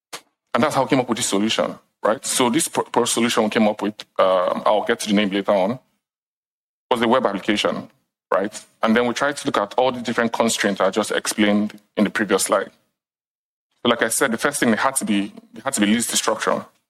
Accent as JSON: {"language": "English", "country": "Nigeria", "said": "I'm … and from Nigeria"}